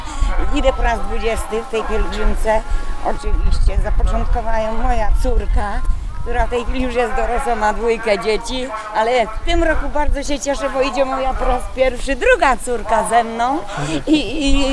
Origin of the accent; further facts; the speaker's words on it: Sokolniki, Łódź Voivodeship, Poland; Sokolnik.